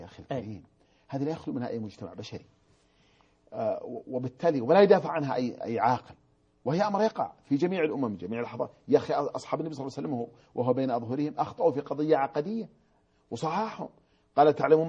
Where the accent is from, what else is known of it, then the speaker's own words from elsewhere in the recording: south, Saudi Arabia; تعليم المرأة كان عندنا في الجنوب بشكل شبه مدرسي قبل أن تقوم الدولة السعودية.